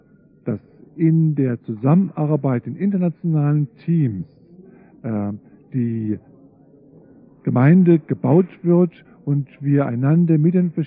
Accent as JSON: {"language": "German", "country": "Germany", "said": "Und wir als Deutsche, die sehr systematisch arbeiten, gründlich arbeiten, einen guten Arbeitsstil, Arbeitsethik haben, sind sehr begehrte Mitarbeiter in den verschiedensten Ländern."}